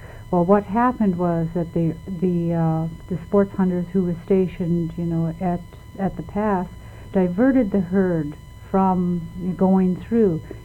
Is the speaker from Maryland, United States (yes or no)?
no; Alaska, United States; I'm originally from Southeast Alaska. I grew up there, and I started off to school, and my work in school brought me to the North Slope